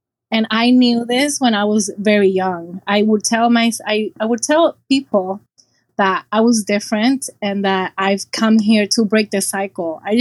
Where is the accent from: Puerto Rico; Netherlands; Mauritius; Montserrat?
Puerto Rico; in my family, we're from Puerto Rico and my father's family is from Palestine.